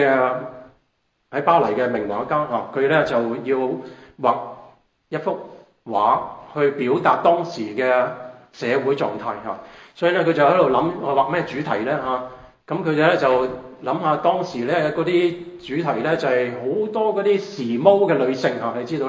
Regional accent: China; 我哋中國人有一句説話咁講嚇，家徒四壁啊

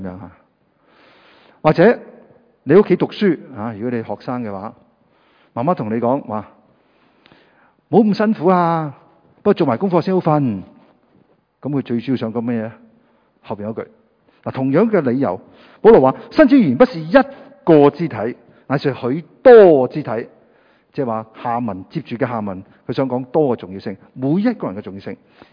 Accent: Guangdong, China; accent: Cantonese; 用我们广东话讲，即是多一个不多，少一个不少

